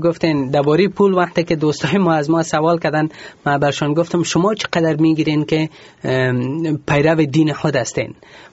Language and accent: Persian; Afghanistan; ما افغان هستیم، ما غلام بیگانه نیستیم.